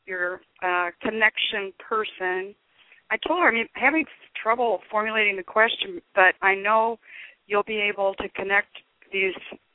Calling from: St. Louis, Missouri, United States; Hi, I'm calling from St. Louis.

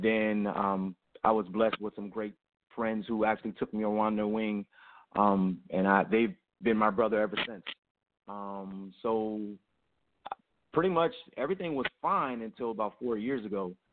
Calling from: Tampa, Florida, United States; Well, right now, currently I'm in Tampa, Florida, visiting a best friend of mine just for the weekend, and I go back to Miami later on tonight.

